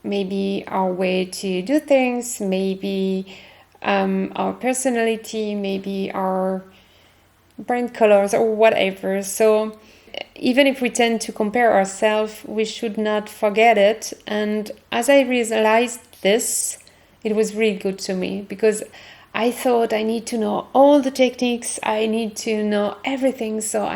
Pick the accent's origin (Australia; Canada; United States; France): France; accent: French; English is a second language; And I guess it's my French accent.